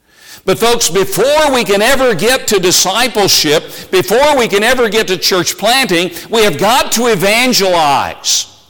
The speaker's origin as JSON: {"language": "English", "region": "Tennessee", "country": "United States", "tie": "born or raised there", "said": "I grew up in East Tennessee in an unchurched family."}